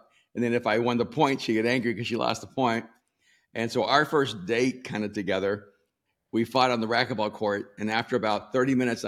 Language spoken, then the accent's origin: English; El Salvador; also born or lived in New York / Miami; And I'm a city guy. I'm from El Salvador, lived in New York and Miami.